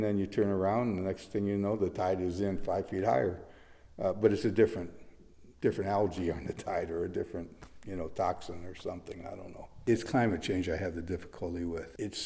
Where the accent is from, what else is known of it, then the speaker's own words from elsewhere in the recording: Detroit, Michigan, United States; especially growing up in Detroit, which I love the cars